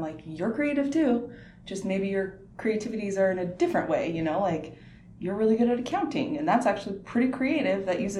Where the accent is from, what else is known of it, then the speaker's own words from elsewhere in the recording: Las Vegas, Nevada, United States; And I'm born and raised in Las Vegas, so it's great.